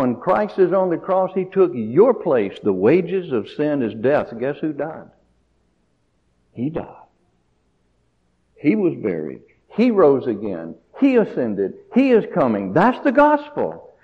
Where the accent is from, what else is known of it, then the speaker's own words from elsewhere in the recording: Mississippi, United States; I'm from Mississippi.